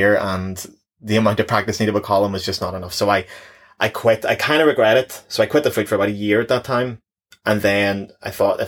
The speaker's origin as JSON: {"language": "English", "region": "Northern Ireland", "country": "United Kingdom", "said": "I think the accent and the charm of being a Northern Irish person"}